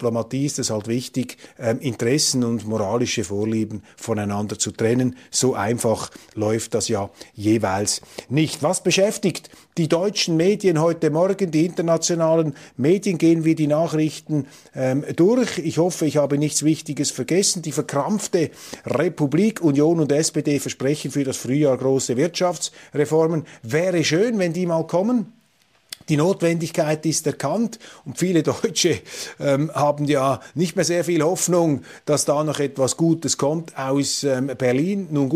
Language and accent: German; Switzerland; Als Schweizer sowieso nicht.